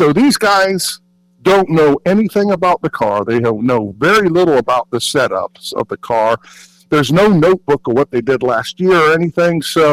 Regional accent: Florida, United States; born there; Well, I was born in Florida, so yeah.

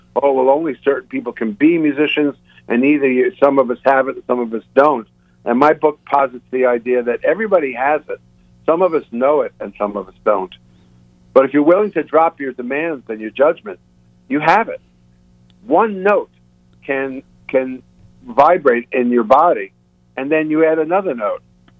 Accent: Long Island, New York, United States; I like it to be in the language of where I come from. I'm from Long Island.

